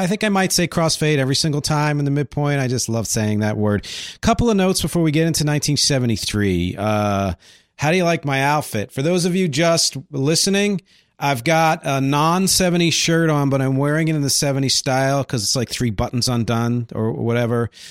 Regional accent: Philadelphia, Pennsylvania, United States; he's also from near where I grew up in the Philly area.

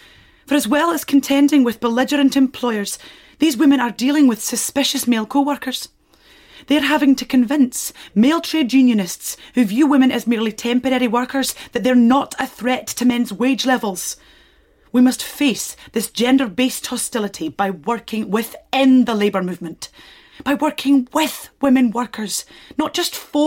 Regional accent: Scotland, United Kingdom; I grew up in Scotland, which appealed. And I lived on an organic farm in Scotland

